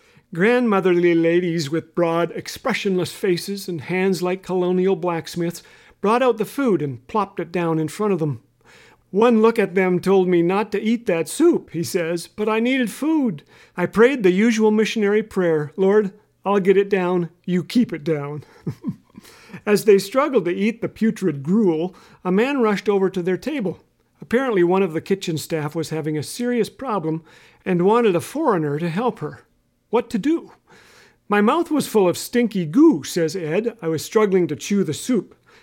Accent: Canada; Moved in near us before learning that my hometown has 11 months of snow and 1 month of bad sledding.

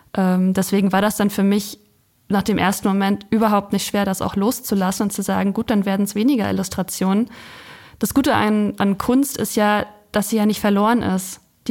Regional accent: Ueckermünde, Mecklenburg-Vorpommern, Germany; born there; Ich bin in Ueckermünde geboren. Das ist jetzt nicht so ganz Ostseeküste. Das ist am Stettiner Haff. Das ist nochmal so eine extra Pfütze.

